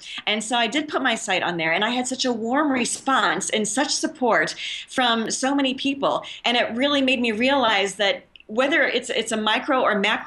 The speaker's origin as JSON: {"language": "English", "country": "United States", "moved": "as an adult", "lives_now": "South Africa", "said": "I'm an American expat living in South Africa, of all places. My family was quite surprised when I moved here 10 years ago"}